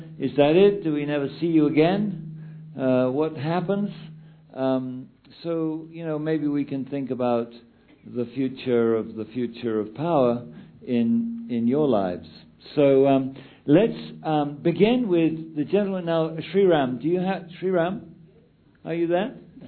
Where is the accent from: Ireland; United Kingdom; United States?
United Kingdom; England; of course, you know, I'm English.